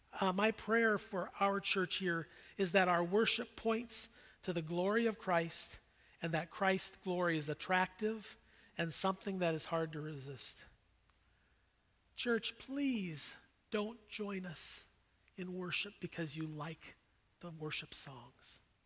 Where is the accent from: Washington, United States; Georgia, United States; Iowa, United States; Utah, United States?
Iowa, United States; also born or lived in Minnesota; I grew up in Iowa, and I liked the Bears, and I liked the Cowboys. Then I spent many years in Minnesota